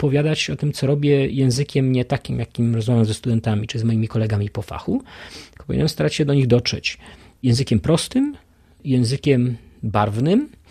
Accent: Masłomęcz, Lublin Voivodeship, Poland; Po pierwsze, to jestem z Masłomęcza

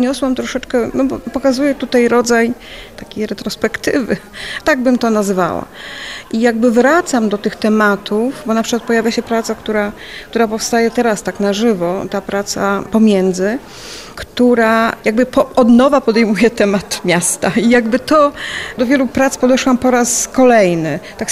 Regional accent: Lublin, Lublin Voivodeship, Poland; now in Gdańsk, Poland; Policzyliśmy ostatnio, że mieszkamy w Gdańsku już dwa razy dłużej niż w Lublinie, ale gdzieś tam cały czas serce nasze jest tutaj. To są nasze rodziny, nasze groby, nasze miejsca.

